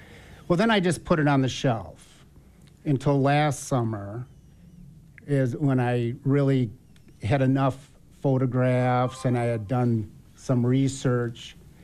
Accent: Michigan, United States; Right. So I'm from Michigan, and I retired about 5 years ago.

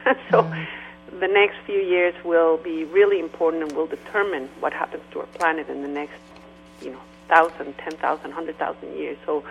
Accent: Mexico; You know, I grew up in Mexico, and Mexico's a really wonderful country

